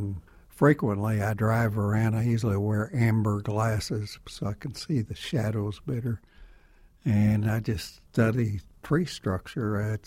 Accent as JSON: {"language": "English", "country": "United States", "tie": "born or raised there", "said": "I think possibly because I grew up in the Dust Bowl and there weren't any trees."}